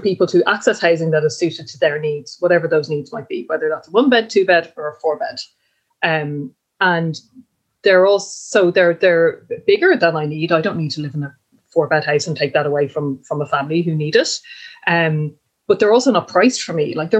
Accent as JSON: {"language": "English", "region": "Leinster", "country": "Ireland", "tie": "born or raised there", "said": "but also like it happened out here in my hometown. Google have bought a whole rake of apartments and houses out here in Wicklow."}